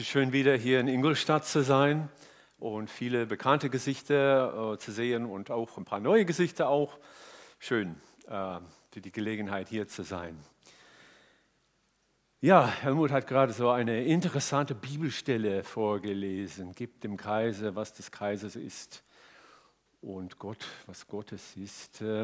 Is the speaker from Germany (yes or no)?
no; Canada; Ich bin in Kanada aufgewachsen in einer Altkoloniergemeinde, einer sehr streng konservativen kanadischen Mennonitengemeinde.